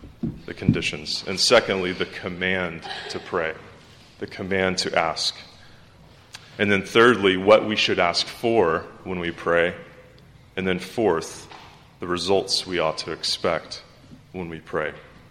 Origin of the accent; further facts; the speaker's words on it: Decatur, Georgia, United States; I knew that I had to bring her down to my hometown, Decatur, Georgia, and have her meet my family and see where I grew up.